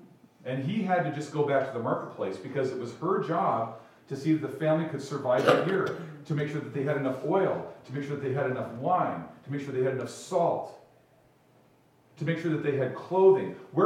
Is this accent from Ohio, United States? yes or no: no; Endicott, Washington, United States; my spouse and I grew up in Endicott in La Crosse, Washington, where the stores were further away.